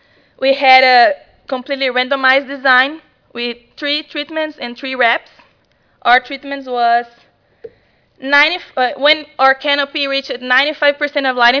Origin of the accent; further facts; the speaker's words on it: Brazil; now in United States; I'm from Brazil originally, but I'm studying at Ohio State right now.